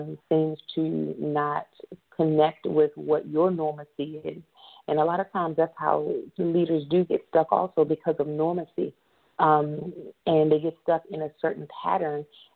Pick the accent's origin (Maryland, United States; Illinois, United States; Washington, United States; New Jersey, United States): Maryland, United States; We know definitely in the northern area, I'm from Maryland, and when the seasons change from summer to fall, the trees start changing colors